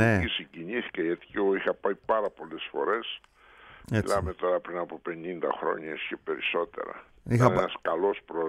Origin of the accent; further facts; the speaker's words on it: Viannos, Crete, Greece; Εγώ είμαι ανατολικότερα, είμαι από τη Βιάνο.